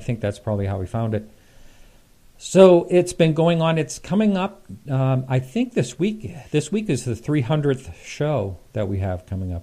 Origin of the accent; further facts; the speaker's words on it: Maine, United States; also born or lived in California; I moved from California back to Maine, where I'm originally from.